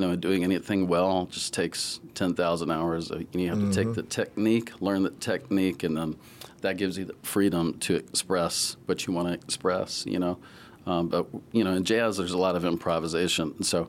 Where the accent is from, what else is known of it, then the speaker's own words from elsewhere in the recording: Mississippi, United States; also born or lived in Jackson; You can't tell by looking at me that I'm from the Delta. That's not what comes to mind when you first look at me, that I'm from the Mississippi Delta. But I was born in Jackson. I moved 12 times by the time I was 14.